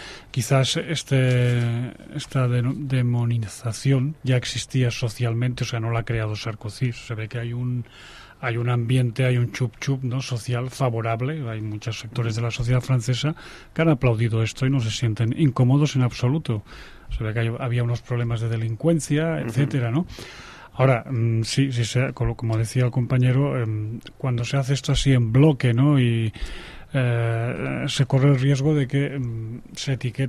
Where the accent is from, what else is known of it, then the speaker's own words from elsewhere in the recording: Spain; como españoles nos dolía mucho cuando en la década de los 60, que había un millón y medio de españoles trabajando en Alemania, ¿no?, por el paro que había aquí en España